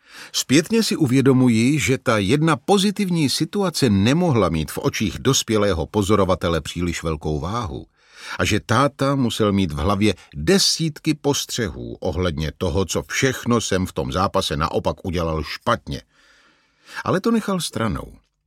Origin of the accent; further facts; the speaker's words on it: Český Těšín, Moravian-Silesian Region, Czechia; Od 6 let jsem hrál u nás v Těšíně hokej. Moc mě to bavilo.